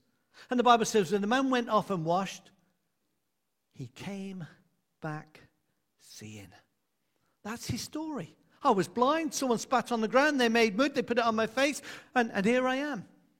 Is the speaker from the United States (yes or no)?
no; United Kingdom; But we're British, so often it's just a handshake.